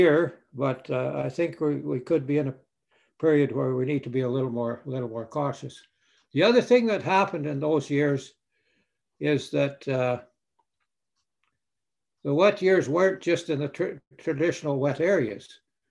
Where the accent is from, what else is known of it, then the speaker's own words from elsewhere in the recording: Milden, Saskatchewan, Canada; I was born and raised at Milden near Rosetown. So that's kind of the heart of the West Central country. And that's a country where you have nice clay soil that's worth a lot of money right now.